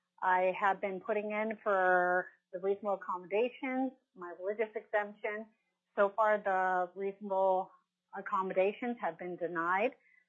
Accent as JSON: {"language": "English", "town": "Chugiak", "region": "Alaska", "country": "United States", "said": "I'm from Chugiak, Alaska"}